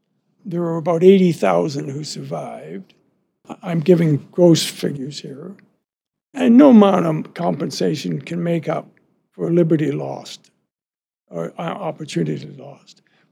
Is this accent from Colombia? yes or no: no; Canada; I was ashamed of it as a Canadian